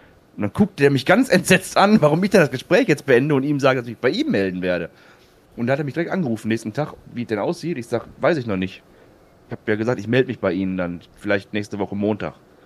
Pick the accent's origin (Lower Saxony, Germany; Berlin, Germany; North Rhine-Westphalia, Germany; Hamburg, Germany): North Rhine-Westphalia, Germany; Duisburg; ich komme ja selber aus Duisburg